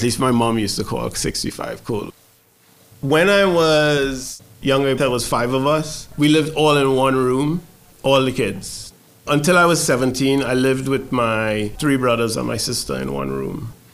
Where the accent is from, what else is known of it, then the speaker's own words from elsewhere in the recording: Trinidad & Tobago; moved away as an adult; now in United States; I'm from Trinidad, which is part of a twin island state. It's called Trinidad and Tobago. And I came to the United States, I was 24.